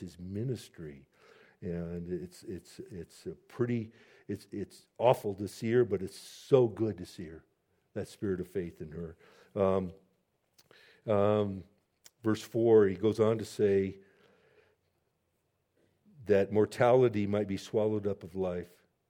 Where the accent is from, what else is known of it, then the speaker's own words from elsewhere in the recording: Chicago, Illinois, United States; I'm from Chicago. You do those things in Chicago. You pay your way, right? And I lived in Chicago for 16 years